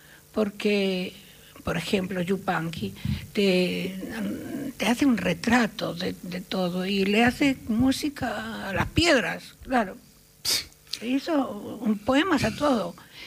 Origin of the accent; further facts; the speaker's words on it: Galicia, Spain; No, yo soy gallega, pero también soy un poquito argentina.